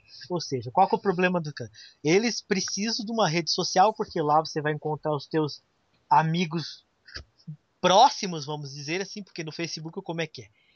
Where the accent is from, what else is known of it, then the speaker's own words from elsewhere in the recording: Paraná, Brazil; accent: Paraná; É sotaque de paranaense, cara.